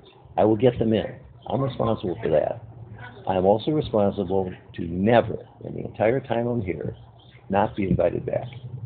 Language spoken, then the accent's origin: English; Chicago, Illinois, United States; And I said, besides, I'm from Chicago, so New York is my enemy.